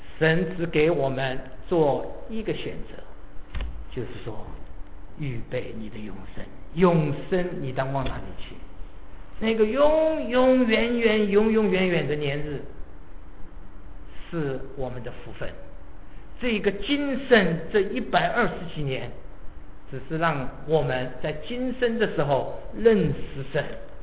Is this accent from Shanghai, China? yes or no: yes; Shanghai, China; born there; 虽然我生在上海，对不对，但是我的祖籍是什么，是江苏盐城